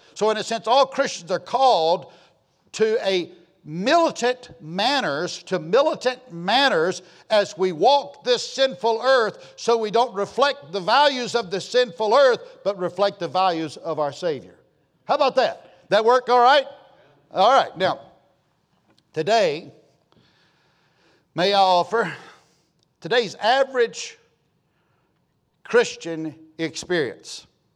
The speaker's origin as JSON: {"language": "English", "country": "United States", "said": "I'm an American, I thank God I'm American"}